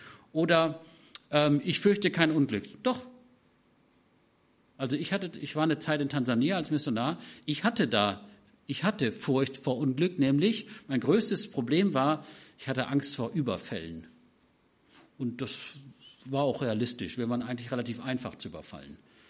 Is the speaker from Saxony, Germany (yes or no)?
no; Wiedenest, North Rhine-Westphalia, Germany; Ich komme aus Wiedenest, das ist, manche denken, das wäre die Organisation, aber das ist ein kleines Dorf.